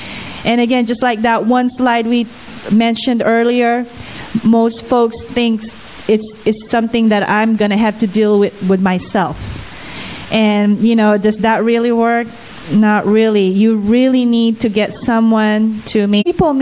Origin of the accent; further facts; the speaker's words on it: Philippines; I'm Filipino, and we have so many dialects and different languages